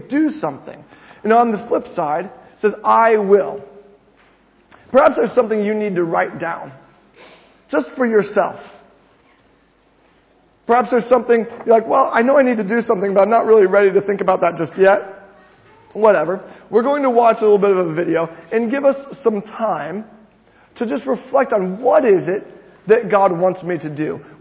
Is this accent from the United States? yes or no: yes; United States; being an American, I actually coached proper football